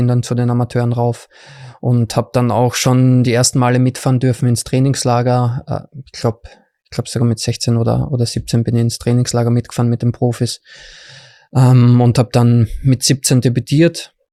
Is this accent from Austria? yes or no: yes; Graz, Styria, Austria; Wie du gesagt hast vorher, ich bin ein Grazer.